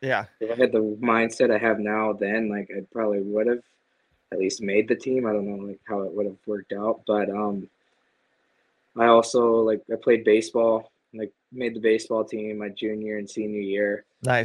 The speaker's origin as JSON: {"language": "English", "town": "Cincinnati", "region": "Ohio", "country": "United States", "tie": "born or raised there", "said": "Growing up in Cincinnati, I was a huge Reds fan"}